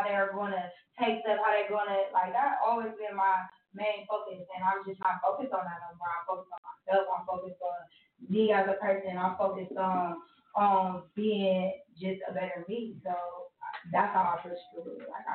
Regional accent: Akron, Ohio, United States; No, I'm from Akron, born and raised.

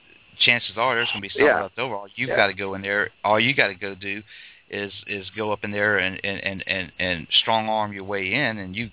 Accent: Morgan City, Louisiana, United States; I'm from Morgan City. I used to drive carry-all for offshore company back and forth all over down there.

